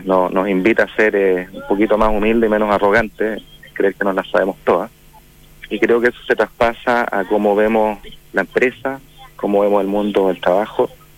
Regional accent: Chile; como chilenos

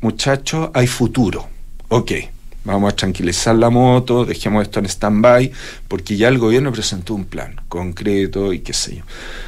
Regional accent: Chile; nosotros como chilenos, a través

